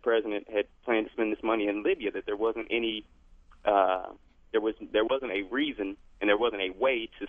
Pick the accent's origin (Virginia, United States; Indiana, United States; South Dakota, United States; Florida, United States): Indiana, United States; Indianapolis; Because I'm from Indianapolis. I've got Richard Lugar as our senator here